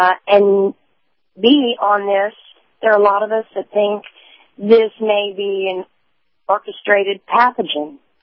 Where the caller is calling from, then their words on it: San Antonio, Texas, United States; from San Antonio.